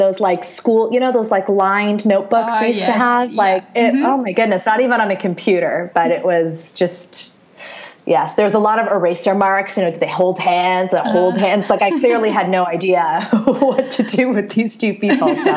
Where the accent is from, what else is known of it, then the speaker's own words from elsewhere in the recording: Syria; now in Canada; when we first came to Canada, I'm originally from Syria, when we first came to Canada in 1989, we didn't have very much.